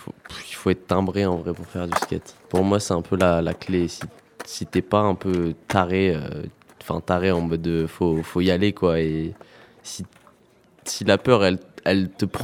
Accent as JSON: {"language": "French", "town": "Die", "region": "Auvergne-Rhône-Alpes", "country": "France", "said": "Je viens de Cré, enfin de Die, mais je suis allé à Cré après. J'ai 18 ans"}